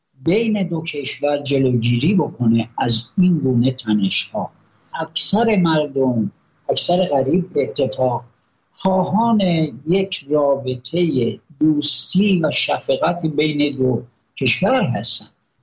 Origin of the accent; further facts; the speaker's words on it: Iran; بنده به عنوان یک ایرانی خیلی میل دارم